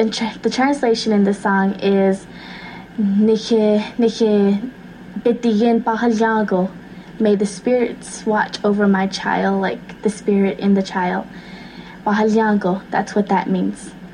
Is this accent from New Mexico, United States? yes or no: yes; New Mexico, United States; I am from Sherbrooke, New Mexico, but my family comes from Big Ishtol, located in Sonoste, New Mexico. And I am 16 years old